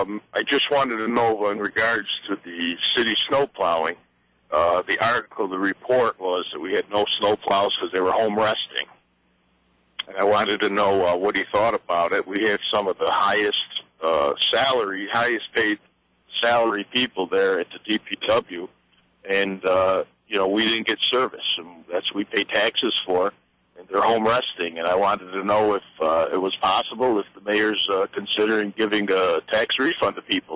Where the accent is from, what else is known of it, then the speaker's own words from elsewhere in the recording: Utica, New York, United States; Utica, New York.